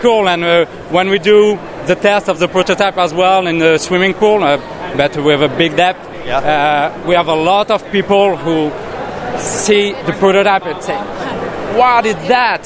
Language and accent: English; France; English is a second language; We are from France.